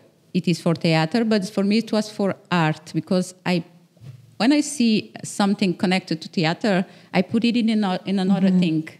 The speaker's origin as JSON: {"language": "English", "country": "Cape Verde", "second_language": "English", "said": "And I'm from Cabo Verde. I live here."}